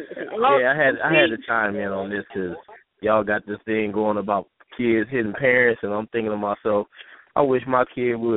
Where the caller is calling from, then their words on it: Rome, Ohio, United States; I'm calling from Rome, Ohio.